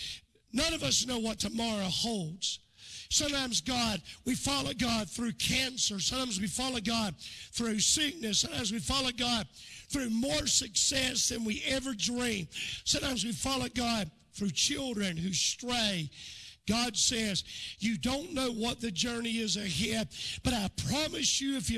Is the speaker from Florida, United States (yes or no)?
yes; Hilliard, Florida, United States; now in South Georgia, United States; as a boy growing up in Hilliard, Florida.